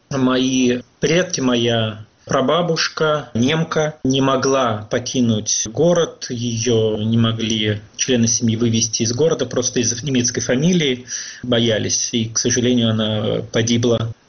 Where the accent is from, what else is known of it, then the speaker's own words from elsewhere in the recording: Russia; Я родился в России, воспитан в России, вырос, собственно, в этой стране. И для меня русская культура, русский язык, безусловно, являются таким фундаментом определенным.